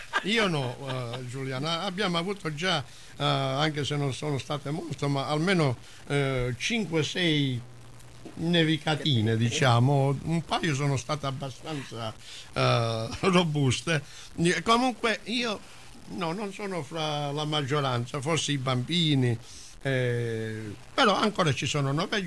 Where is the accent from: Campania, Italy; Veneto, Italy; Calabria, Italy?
Calabria, Italy; Sì, soprattutto in Sila adesso delle nostre parti c'è qualcosa, di, mi hanno detto, di bellissimo.